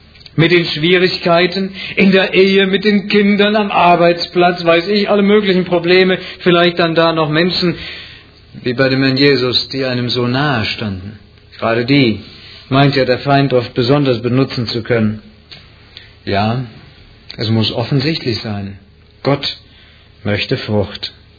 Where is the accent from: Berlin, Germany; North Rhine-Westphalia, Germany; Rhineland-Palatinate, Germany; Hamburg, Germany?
Rhineland-Palatinate, Germany; Bei uns im Westerwald sagt man Heckemoped. Also Wald ist der Heck, sagt man bei uns.